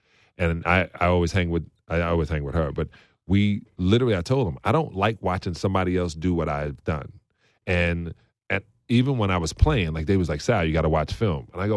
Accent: Brooklyn, New York, United States; I didn't watch film growing up in Brooklyn.

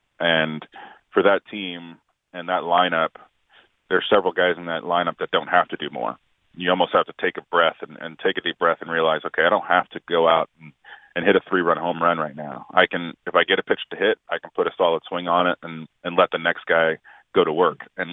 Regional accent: Arlington, United States; I grew up in Arlington, so we've gotten back home and done some things back in Arlington

